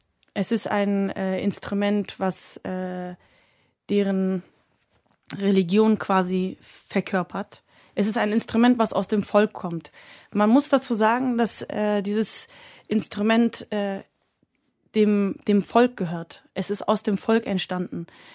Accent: Hamburg, Germany; born there; Ich bin ja auch auf der Veddel in Hamburg geboren.

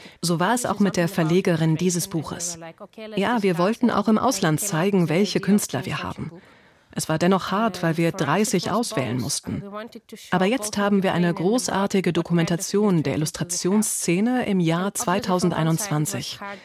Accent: Ukraine; Außerdem fühlte ich mich als Ukrainerin gefragt, stellvertretend für die Ukraine zu sprechen.

